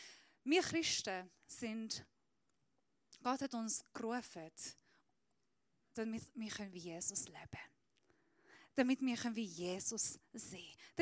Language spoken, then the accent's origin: German; Iran; German is a second language; ich bin Iranerin. Nein, das kann nicht sein, du siehst anders aus. Ja, weil ich Christ bin.